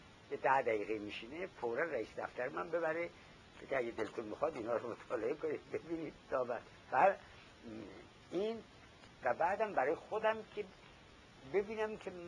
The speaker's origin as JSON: {"language": "Persian", "country": "Iran", "moved": "yes", "said": "روزی که من از ایران بیرون آمدم بعد از انقلاب"}